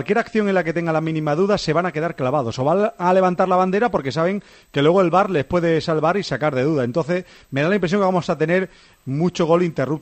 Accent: Spain; Como somos aquí los españoles

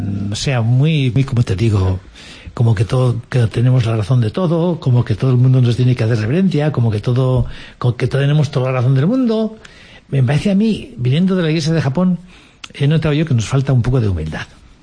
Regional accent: Navarre, Spain; now in Japan; tenía mi familia, tenía mi tierra, mi lengua, mi Navarra, que yo amo mucho.

